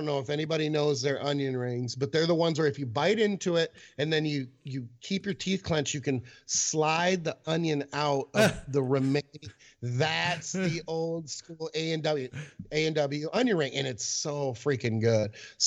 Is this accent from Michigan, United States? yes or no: yes; Michigan, United States; also born or lived in Colorado, United States; I grew up in Michigan, so I am impressed with their fall, but I did spend 21 years at 9,000 feet, and I got to tell you, the color is fucking insane in Colorado